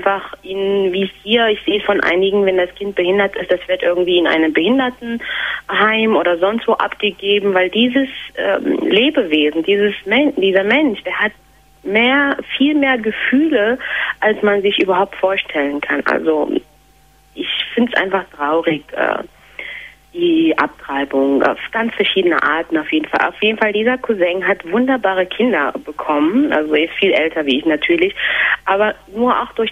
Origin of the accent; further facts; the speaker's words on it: Eritrea; Ich komme ursprünglich aus Eritrea.